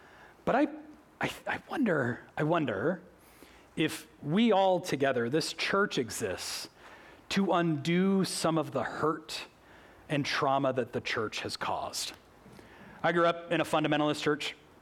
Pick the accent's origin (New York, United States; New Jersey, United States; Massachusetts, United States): Massachusetts, United States; Boston; The thing about my childhood, growing up in Boston, we lived in this small, like, beach town.